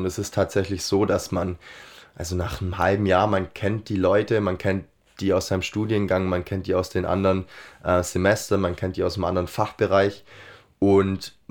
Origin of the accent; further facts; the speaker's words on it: Ulm, Baden-Württemberg, Germany; Ich komme nicht aus Dessau, komme aus Ulm eigentlich.